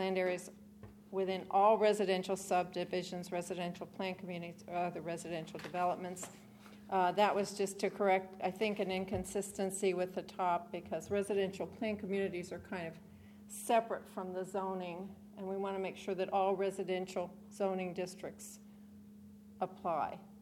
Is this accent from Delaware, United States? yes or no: yes; Milton, Delaware, United States; I'm from Milton, Delaware.